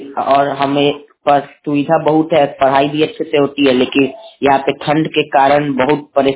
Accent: Rampur, India; मैं पंडित के रामपुर से हूँ।

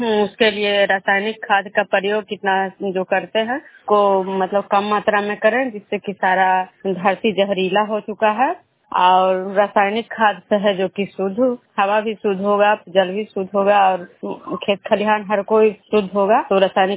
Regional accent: Vishnupur, Bihar, India; मैं विष्णुपुर ग्राम खुजरा पंचायत नालंदा जिला नगर प्रखंड के निवासी हूँ।

